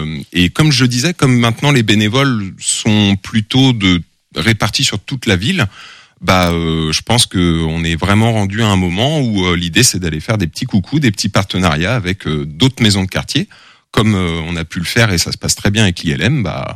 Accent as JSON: {"language": "French", "town": "Angers", "region": "Pays de la Loire", "country": "France", "tie": "born or raised there", "said": "Ouais, tout simplement, on habitait là-bas avec mes parents."}